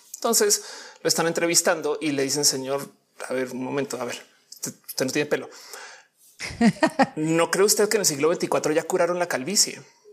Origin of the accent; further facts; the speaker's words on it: Colombia; yo como colombiana, yo quiero que la gente sepa que soy de Colombia. O sea, también soy mexicana.